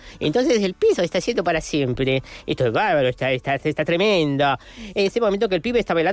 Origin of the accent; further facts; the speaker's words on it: Ferreries, Balearic Islands, Spain; jo som de Ferreries. Els meus pares de Mois, la meva mare de Ciutadella.